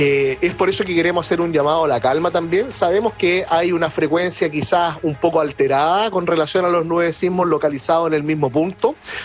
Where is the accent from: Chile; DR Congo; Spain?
Chile; esto es parte de la realidad del día a día que vivimos como chilenos